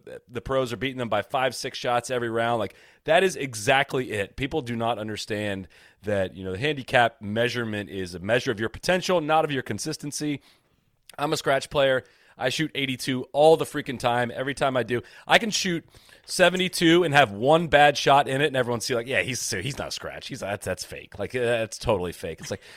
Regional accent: Dublin, Ohio, United States; I grew up in Dublin, Ohio. Went to the Memorial Tournament every year.

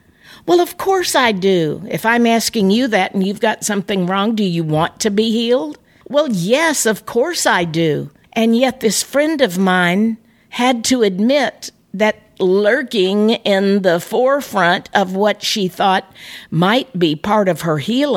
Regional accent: Florida, United States; Of course, I'm from Florida, as you know.

